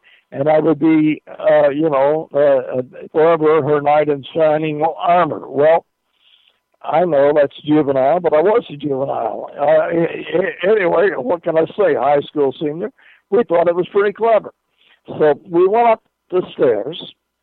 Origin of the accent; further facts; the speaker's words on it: Muskogee, Oklahoma, United States; here in my hometown of Muskogee